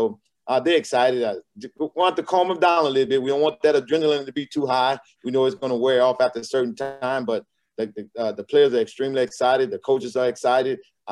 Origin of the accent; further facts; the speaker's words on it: Louisiana, United States; I'm from Louisiana. I had the opportunity to work in the University of Arkansas at Pine Bluff, so that kind of put me with the Tennessee as well as people from Arkansas.